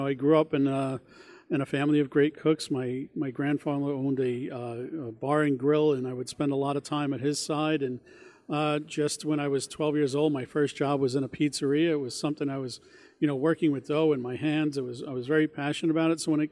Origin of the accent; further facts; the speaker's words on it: Floral Park, New York, United States; I grew up in Floral Park, New York, in Long Island.